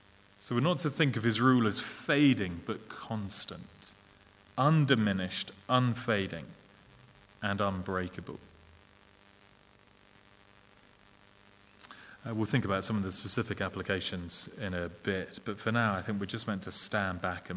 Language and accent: English; England, United Kingdom; accent: English; And I know it doesn't sound quite as impressive in my English accent as it does when Ian says it in his lovely Scottish accent.